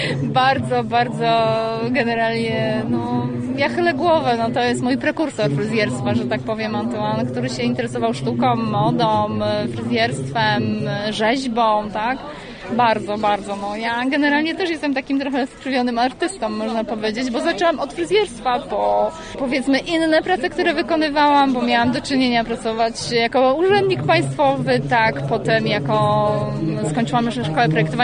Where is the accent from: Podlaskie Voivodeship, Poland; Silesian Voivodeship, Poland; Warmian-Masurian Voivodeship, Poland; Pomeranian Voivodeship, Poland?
Silesian Voivodeship, Poland; Czechowice-Dziedzice; also born or lived in Łódź; przyjechałam ze Śląska tutaj. I tak, przyjechałam ze Śląska, dokładnie z Czechowic, dziedzic, stamtąd pochodzę, natomiast no, jakiś czas mieszkałam w Łodzi, dosyć długi czas, potem zakręt życiowy, wróciłam do Czechowic